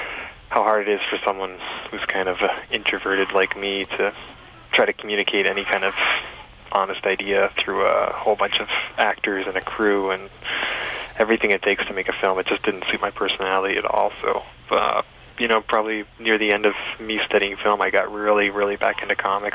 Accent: Ontario, Canada; I went away to school in Toronto from, obviously I grew up in Essex County

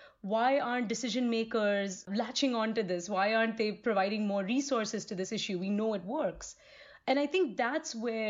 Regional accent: India; So I grew up in India. I grew up in a family of doctors.

